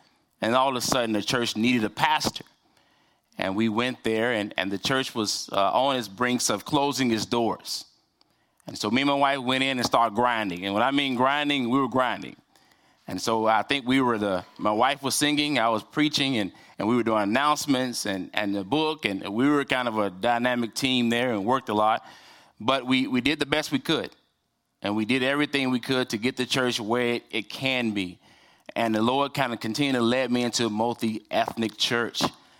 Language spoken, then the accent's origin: English; Anthonyville, Arkansas, United States; I was raised in Arkansas. Pig Suey, I don't know if y'all know anything about that, but I was raised in a place called Anthonyville, Arkansas.